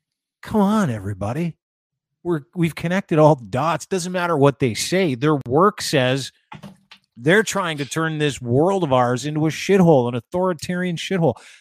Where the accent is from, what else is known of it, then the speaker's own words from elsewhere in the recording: Canada; as a Canadian